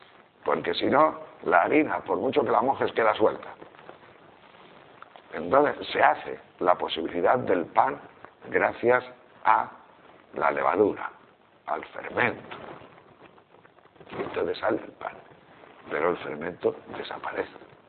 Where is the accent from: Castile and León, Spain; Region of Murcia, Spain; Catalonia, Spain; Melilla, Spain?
Castile and León, Spain; Tejerina; ponían en tejerina, en mi pueblo, lo que se llama el urmiento.